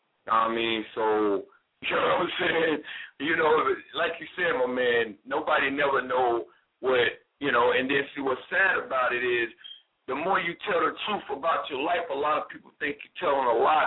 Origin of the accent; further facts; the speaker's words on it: Monroe, North Carolina, United States; A lot of people say I sound like I'm from up north. I'm originally from Monroe, North Carolina.